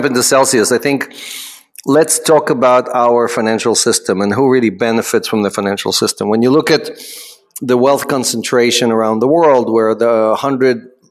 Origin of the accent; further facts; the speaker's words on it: Ukraine; now in United States; I'm an immigrant from the Ukraine who was trying to fight for the truth.